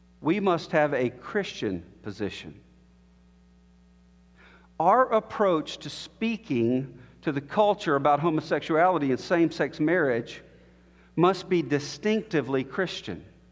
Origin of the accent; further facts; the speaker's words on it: Alabama, United States; You know, I grew up in Alabama, and Alabama-Auburn is a rivalry like no other.